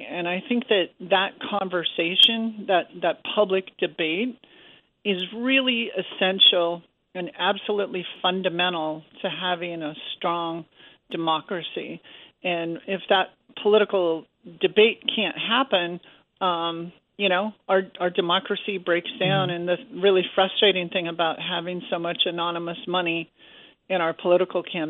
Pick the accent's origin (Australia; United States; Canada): United States; Montana; in 2012, Montana, my home state, had a case that was going to the United States Supreme Court